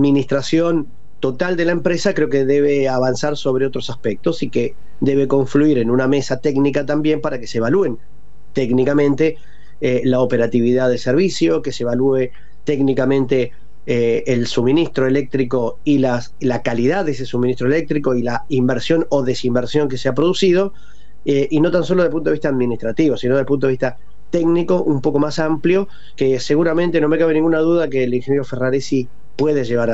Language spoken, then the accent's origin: Spanish; Argentina; Como argentinos y argentinas, que estamos reconciliándonos con nuestra propia historia